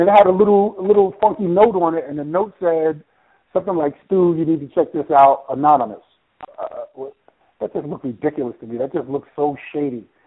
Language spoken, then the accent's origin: English; New Jersey, United States; Because, you know, I'm from Jersey, so I know a little something about club music and house music